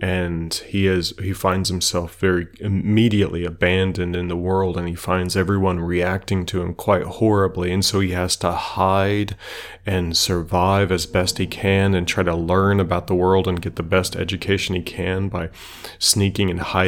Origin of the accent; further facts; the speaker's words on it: Kentucky, United States; I'm from Kentucky, by the way, so we did things like go out and frog gig and go out to the swamps with homemade gigs.